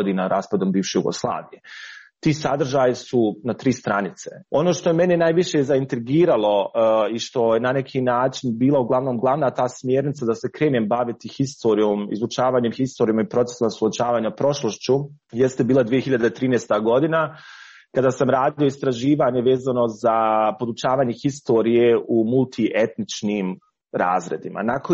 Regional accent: Bosnia & Herzegovina; ja kao Bosanac i Hercegovac

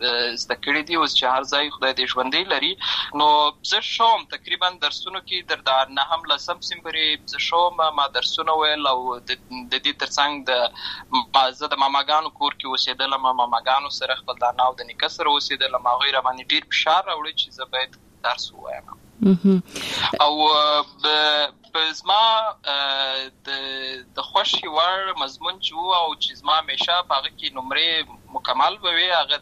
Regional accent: Lashkar Gah, Helmand, Afghanistan; born or raised there

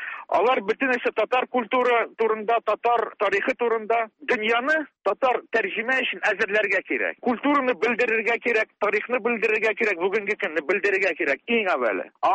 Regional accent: Kazan, Tatarstan, Russia; Мин Казанда тудым үстем. Рухи рәвештә мин Казаннан беркайчан да китмәдем.

